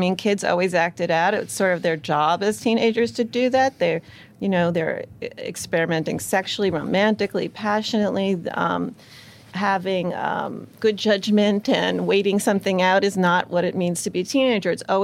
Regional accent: New York City, New York, United States; And growing up in New York, I grew up here, being here for 9/11

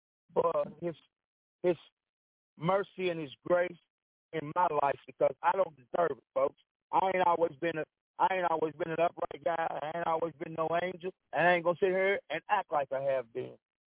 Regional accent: Frankfort, Kentucky, United States; I'm from Frankfort, Kentucky.

